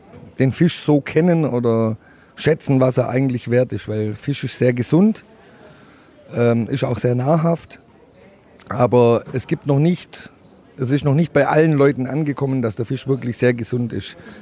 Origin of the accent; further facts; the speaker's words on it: Heilbronn, Baden-Württemberg, Germany; born there; Auch ich bin ein gebürtiger Heilbronner.